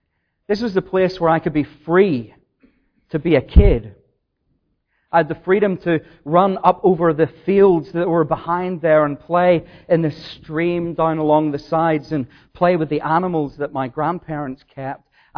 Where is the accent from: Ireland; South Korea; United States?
Ireland; When I think back about my time growing up in Ireland, there were two doors that I remember.